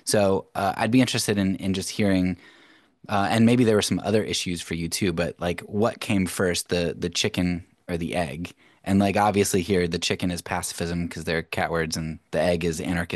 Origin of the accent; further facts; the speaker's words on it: Pennsylvania, United States; I grew up in Pennsylvania. I was around a lot of Anabaptists